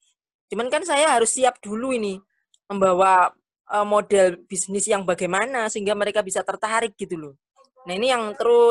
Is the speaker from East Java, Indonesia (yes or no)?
yes; Malang, East Java, Indonesia; Kebetulan saya dari Malang.